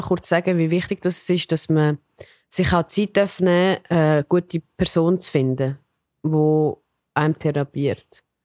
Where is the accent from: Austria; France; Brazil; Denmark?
France; now in Switzerland; ich bin ja aus Frankreich gekommen